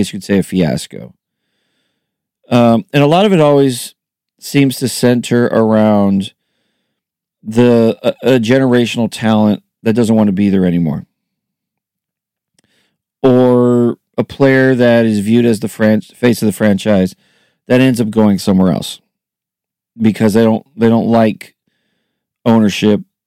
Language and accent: English; California, United States; I'm from California, and I have been a diehard Sacramento King fan. I am 45